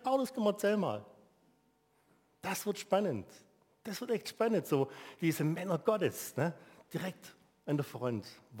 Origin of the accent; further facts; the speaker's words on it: Baden-Württemberg, Germany; also als Schwabe, 13 Euro, fast ein Vermögen für uns